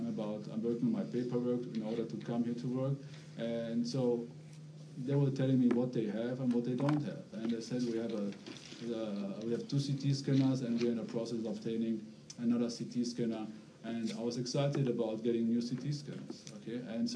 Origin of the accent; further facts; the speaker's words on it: Germany; I'm from Germany.